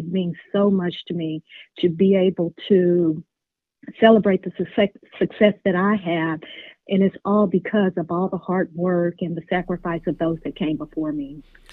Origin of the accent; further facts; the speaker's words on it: Midland, Texas, United States; I was born in the 60s and sort of came of age in the 70s. And I grew up in Midland, Texas, and very conservative.